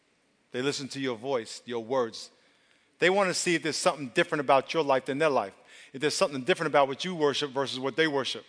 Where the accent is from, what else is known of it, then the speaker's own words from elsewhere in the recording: New York, United States; And I was telling them when I grew up in New York as a kid, every fall, the birds would fly south.